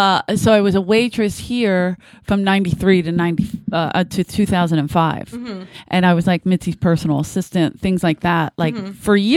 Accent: Philadelphia, Pennsylvania, United States; And for some reason, she liked me because I was from Philadelphia.

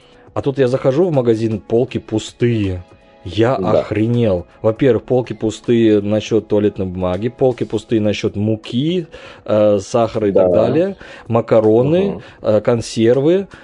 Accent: Uzbekistan; вот я родом из Узбекистана

